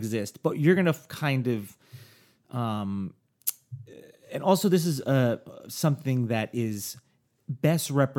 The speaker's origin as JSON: {"language": "English", "region": "New York", "country": "United States", "tie": "born or raised there", "said": "like growing up in New York, like, you know, like the 5 points in Brooklyn"}